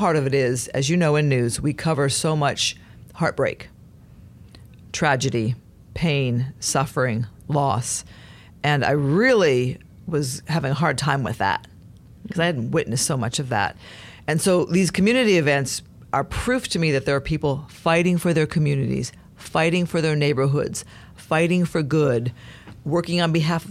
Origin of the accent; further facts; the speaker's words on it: Tucson, Arizona, United States; You know, I was from Tucson, Arizona.